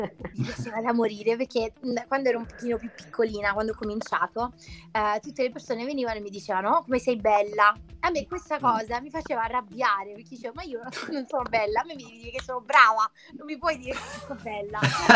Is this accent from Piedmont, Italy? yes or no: no; Anzio, Lazio, Italy; now in Milan, Italy; Io non sono di Milano, sono di Roma, cioè precisamente sono di Anzio, e quindi mi sono trasferita a Milano 3 mesi in inverno, 3 mesi in estate.